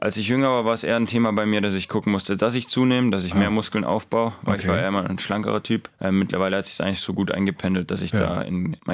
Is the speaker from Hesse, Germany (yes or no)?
no; Villingen-Schwenningen, Baden-Württemberg, Germany; born there; now in Berlin, Germany; wenn ich mit meinen Freunden aus der Heimat rede, kommt so ein kleiner Dialekt mit.